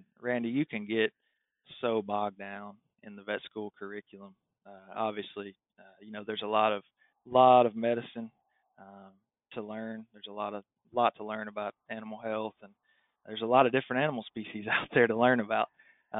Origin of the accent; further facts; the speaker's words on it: El Dorado, Arkansas, United States; I took a job at a small animal veterinary clinic in my hometown of El Dorado, Arkansas, right out of school.